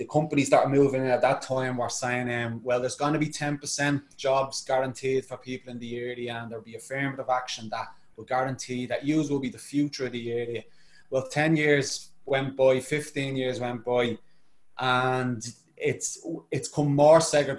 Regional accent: Dublin, Leinster, Ireland; I grew up in Dublin's inner city. I grew up in poverty, generational poverty

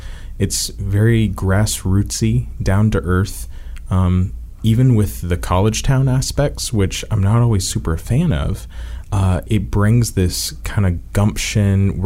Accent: New York City, New York, United States; born there; Yeah. I was born in Manhattan.

